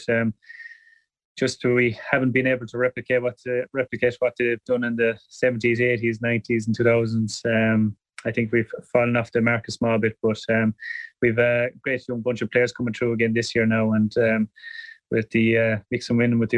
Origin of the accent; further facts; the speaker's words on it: Dunbeg, Scotland, United Kingdom; when you're growing up in Dunbeg, you want more than one championship.